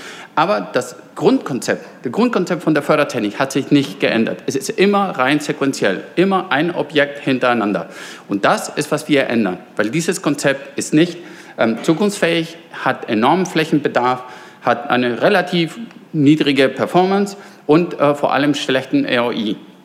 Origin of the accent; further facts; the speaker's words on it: Bremen, Germany; Erstmal moin meinerseits. Ich komme aus Bremen.